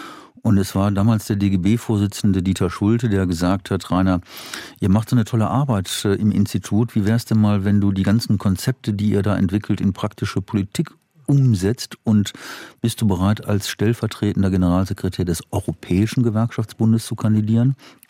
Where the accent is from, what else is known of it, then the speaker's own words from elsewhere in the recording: Wuppertal, North Rhine-Westphalia, Germany; Die auch jetzt geehrt wird in meiner Heimatstadt, 200 Jahre.